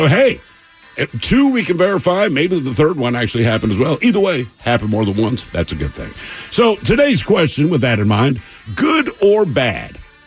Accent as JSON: {"language": "English", "town": "Baltimore", "region": "Maryland", "country": "United States", "tie": "born or raised there", "said": "one of the bigger news stories today comes from my hometown of Baltimore."}